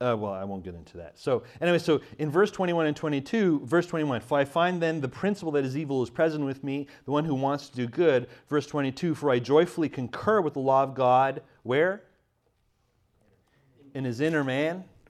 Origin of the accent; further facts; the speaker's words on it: Canada; I'm from Canada, so apologize.